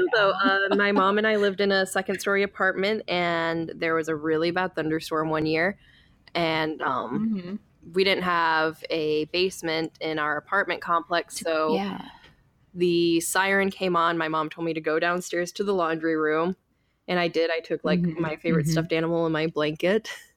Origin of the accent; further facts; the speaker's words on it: Michigan, United States; Because I grew up in Michigan and my where I was from was in like the very like edge of Tornado Alley.